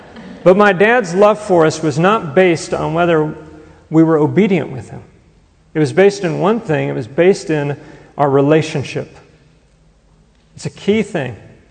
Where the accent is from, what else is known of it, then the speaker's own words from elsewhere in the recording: Texas, United States; Whenever I was 11 years old, it was Christmas time, and we grew up in Texas, so what do you get your kid at Christmas in Texas?